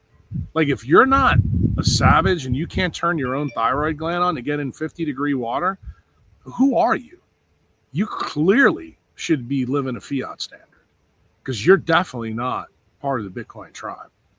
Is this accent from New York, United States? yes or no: yes; New York, United States; Growing up in New York, I would leave the house with wet hair. I'd stand in between the subway cars going to school